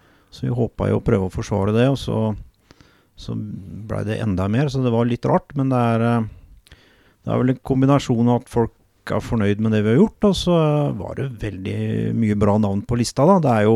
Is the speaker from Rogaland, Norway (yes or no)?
no; Skien, Telemark, Norway; now in Øyfjell, Norway; født og oppvokst i Skien. Studert litt i Oslo, og så flyttet til Øyfjell for 20 år siden, cirka.